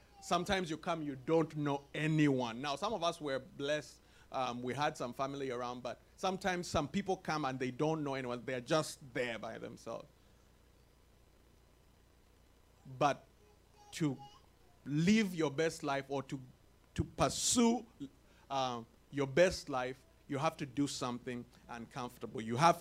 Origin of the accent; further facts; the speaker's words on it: Uganda; moved away as an adult; I remember the first time I left my home country, Uganda, the Pearl of Africa. Glory to God. I left my home country. I was going to India to study.